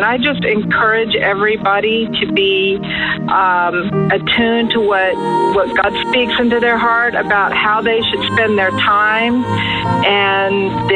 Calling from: Maryland, United States; I'm calling from Maryland.

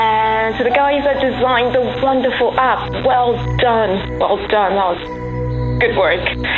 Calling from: England, United Kingdom; I'm calling from England

